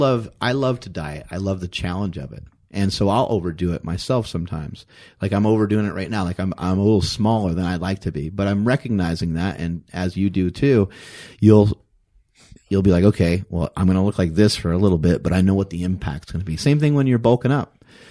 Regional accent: East Coast, United States; when I'm from the East Coast, how long am I going to visit home for?

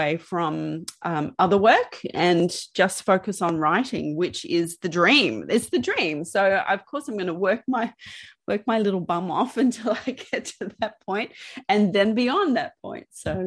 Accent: Sydney, New South Wales, Australia; he's an American boy. I was a girl from Sydney.

